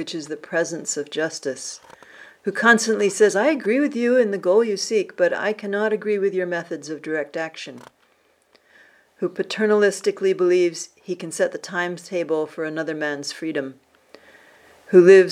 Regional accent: New Jersey, United States; I attended a march and a memorial rally in Trenton, the capital of New Jersey, my home state.

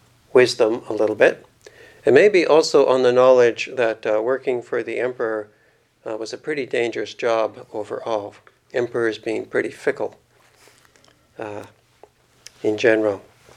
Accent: Calgary, Alberta, Canada; When I was a child growing up in Calgary, there were no big trees around where I lived. We kind of lived always on the outskirts for some reason.

